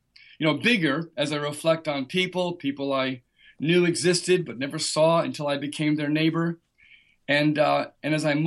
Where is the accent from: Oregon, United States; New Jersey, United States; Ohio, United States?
New Jersey, United States; what I'm used to as an American citizen, someone who grew up in New Jersey